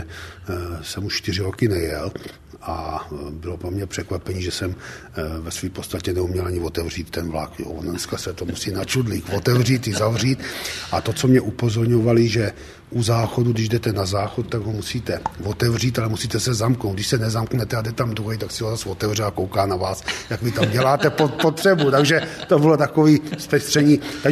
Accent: Nymburk, Central Bohemian Region, Czechia; Já jsem, jelikož jsem z Nymburka, tak jsem navštívil školy, tři základní školy v Nymburce

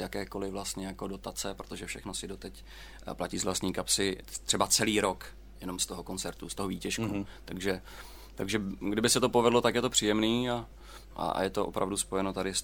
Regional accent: Frýdek-Místek, Moravian-Silesian Region, Czechia; Já jsem původem z Frýdku Místku.

